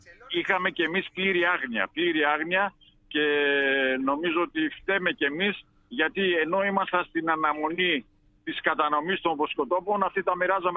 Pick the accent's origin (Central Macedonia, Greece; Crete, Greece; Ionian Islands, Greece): Central Macedonia, Greece; σαν και είμαι από Χαλκιδική, Θεσσαλονίκη.